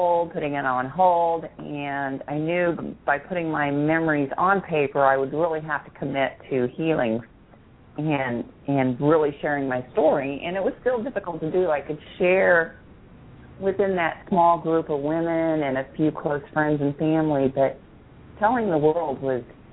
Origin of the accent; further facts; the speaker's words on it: Kansas City, United States; moved away as an adult; I was born and raised in Kansas City. I am a Midwest gal. And not liking the winters and the summer of 1985, I moved to Southwest Florida. I have resided here ever since.